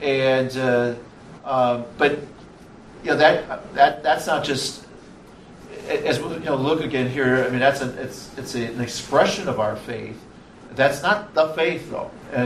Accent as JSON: {"language": "English", "town": "Milwaukee", "region": "Wisconsin", "country": "United States", "said": "But you know, I go to Milwaukee. You know, so again, I'm from Milwaukee."}